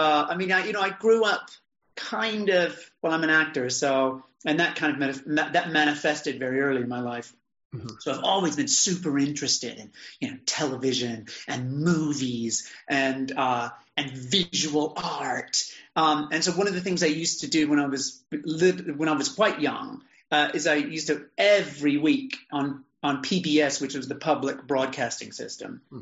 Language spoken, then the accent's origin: English; North Carolina, United States; it says I'm from North Carolina, and there is a very definitive saying that in my experience is really true. You can take the boy out of the country, but you can't take the country out of the boy, right?